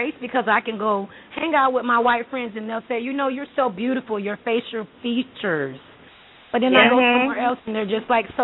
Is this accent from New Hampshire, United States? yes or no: no; Florida, United States; I'm from Florida.